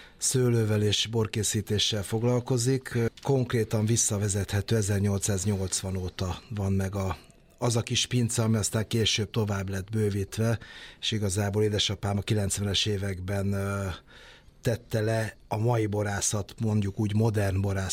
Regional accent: Eger, Heves, Hungary; mi Egerbe költöztünk, visszaköltöztünk a szülővárosomban, de nem a városban, hanem egy dűlőben van egy házunk, és gyakorlatilag a szőlők között lakunk

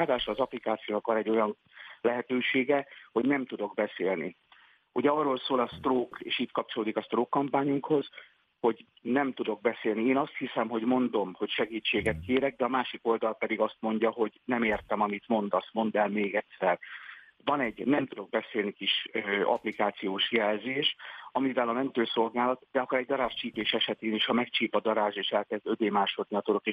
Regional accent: Hungary; Magyarok vagyunk

